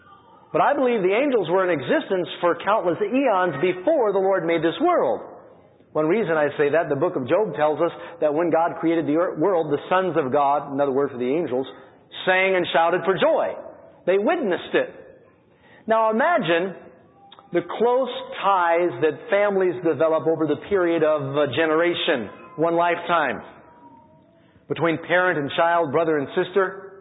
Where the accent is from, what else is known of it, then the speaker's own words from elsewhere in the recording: New York City, New York, United States; You know, I, growing up in New York City, have become jaded.